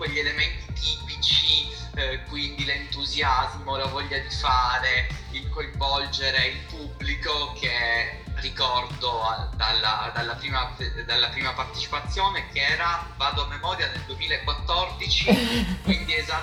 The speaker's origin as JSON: {"language": "Italian", "region": "Sicily", "country": "Italy", "said": "La Sicilia, sì, forse non l'ho detto, però è la Sicilia."}